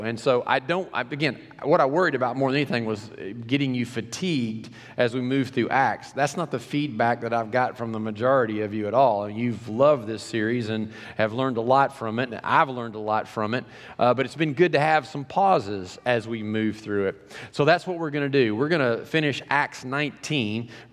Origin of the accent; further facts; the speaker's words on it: Canada; Yes, I'm from Canada, eh?